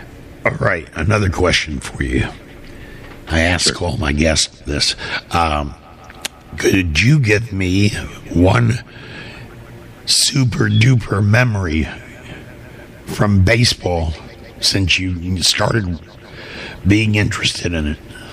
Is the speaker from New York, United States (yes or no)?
yes; New York, United States; I was brought up on the Mets because I lived in New York State, fairly close to New York City. So I grew up with the Mets.